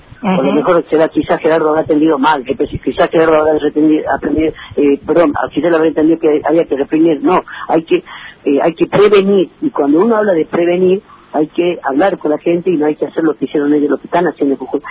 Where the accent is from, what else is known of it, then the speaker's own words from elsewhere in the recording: Jujuy, Argentina; somos los jujeños